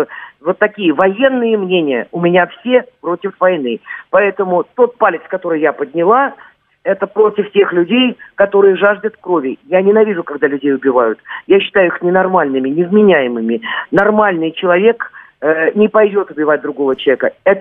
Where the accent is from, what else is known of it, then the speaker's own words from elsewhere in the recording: Western Ukraine, Ukraine; born there; я пела на языке своей родины, я родилась на Западной Украине.